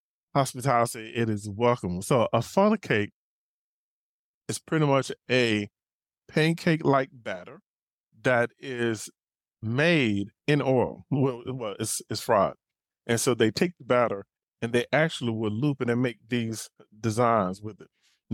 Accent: Mobile, Alabama, United States; I am from Mobile, Alabama, Southern State.

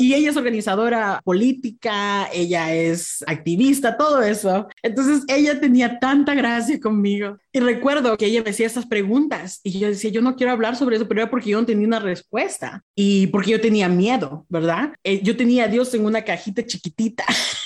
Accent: United States; accent: American; yo sé que yo no tengo un acento de ningún país, tengo un acento de aquí, de Estados Unidos, que es una combinación de todos.

